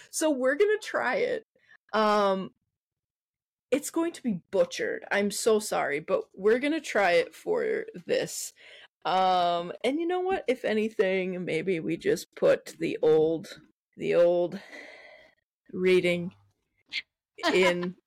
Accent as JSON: {"language": "English", "region": "Midwest", "country": "United States", "said": "As a Midwesterner, I know that you laugh your ass off at how I talk."}